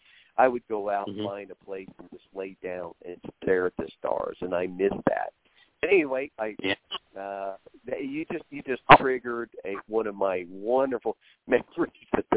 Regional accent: Oklahoma, United States; since I was a little kid growing up in Oklahoma.

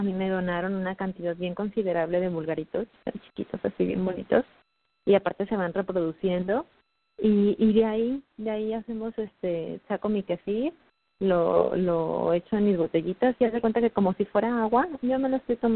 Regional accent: Mexico City, Mexico; now in Ciudad Victoria, Mexico; yo soy de la Ciudad de México, ahorita vivo en Tamaulipas, en Ciudad Victoria

